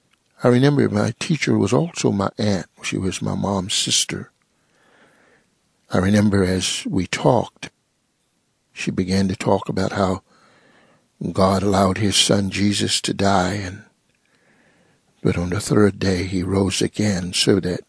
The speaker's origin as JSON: {"language": "English", "region": "Oklahoma", "country": "United States", "tie": "born or raised there", "said": "I am a full-blooded Creek Indian. I was born and raised in Oklahoma."}